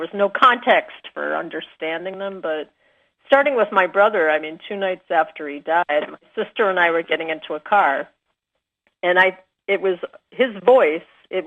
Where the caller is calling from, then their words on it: Maine, United States; I'm calling from Maine.